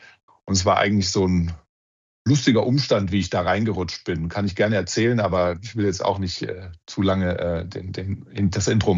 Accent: Odenwald, Germany; Ich bin 51 Jahre alt, verheiratet, habe 3 Kinder. Ich komme aus dem Odenwald, aus dem schönen Odenwald. Bin dann von dort nach Würzburg gegangen

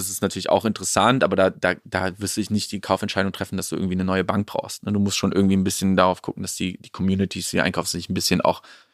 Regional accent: Gummersbach, North Rhine-Westphalia, Germany; ich komme aus Gummersbach

